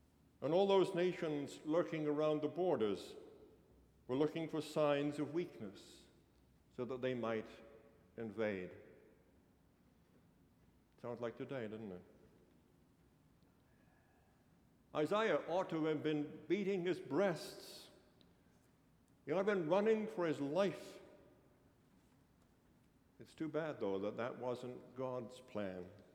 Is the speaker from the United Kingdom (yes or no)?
yes; England, United Kingdom; I grew up in England as a boy. It was those difficult post-war years.